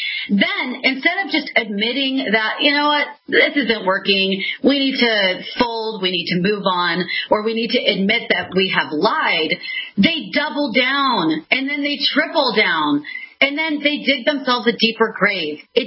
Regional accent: California, United States; I'm born and raised in California my whole life. I used to love my beautiful state.

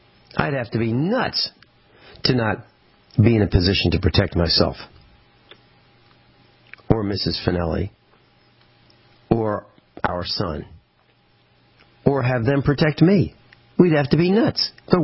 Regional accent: Missouri, United States; I'm hailing from Missouri. I live on a farm in Missouri.

